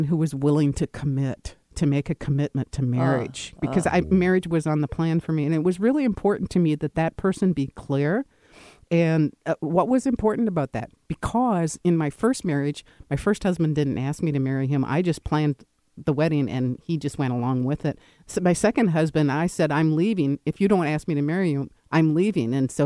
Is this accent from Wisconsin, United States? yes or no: yes; Bloomer, Wisconsin, United States; I grew up in Bloomer, Wisconsin, in a German community.